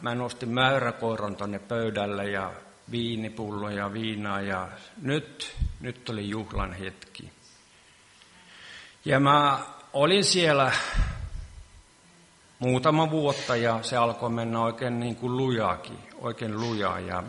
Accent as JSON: {"language": "Finnish", "town": "Kolppi", "region": "Ostrobothnia", "country": "Finland", "tie": "born there", "said": "Mä synnyin tuossa Kolpissa. Ja äidin on kaustiselta kotoa ja isä on Kolpista."}